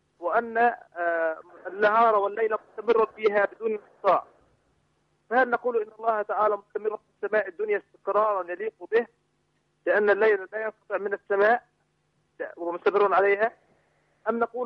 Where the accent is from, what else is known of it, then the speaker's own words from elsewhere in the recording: Syria; من سوريا.